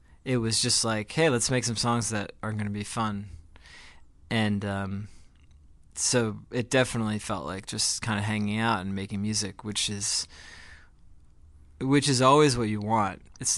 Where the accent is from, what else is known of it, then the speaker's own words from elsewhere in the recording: New Jersey, United States; Ezra and I grew up together in New Jersey, and we were in probably a dozen bands between like middle school and the end of high school.